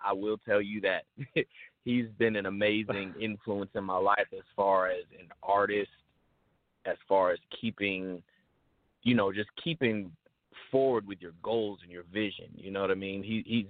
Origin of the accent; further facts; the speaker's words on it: Atlanta, Georgia, United States; I was born in Decatur, Georgia, raised pretty much everywhere. I've been on north side, south side, east side, west side of Atlanta. So I can really say 100% I'm a Georgia boy.